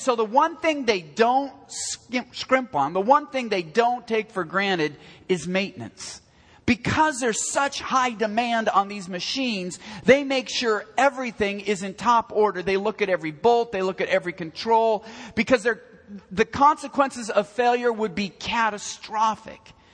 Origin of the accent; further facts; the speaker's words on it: Seattle, Washington, United States; I grew up in the Seattle area, not that far from Tacoma, where there was an Air Force base called McCord Air Force Base.